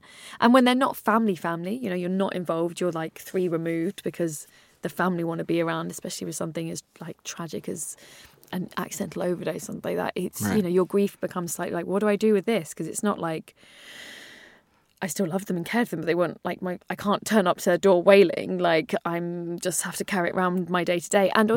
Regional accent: England, United Kingdom; one of the most horrible things about being an English person in America is that the lie you were told that they are the same as you, like this lie comes crashing down

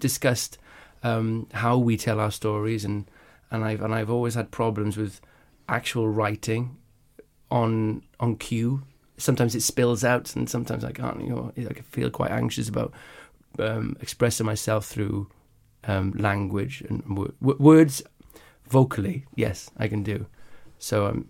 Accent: Wales, United Kingdom; like I grew up in Wales

